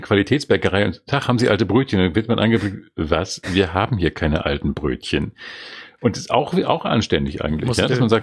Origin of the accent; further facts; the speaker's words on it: Schleswig-Holstein, Germany; born there; now in Bavaria, Germany; Und ich war gebürtiger Schleswig-Holsteiner, jetzt seit 25 Jahren, glaube ich, echt 25 Jahre, Wahlbayer.